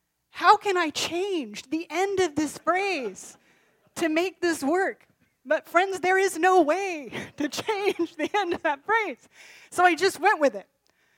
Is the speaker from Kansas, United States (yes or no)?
yes; Kansas, United States; I'm 45 years old. I grew up in Kansas.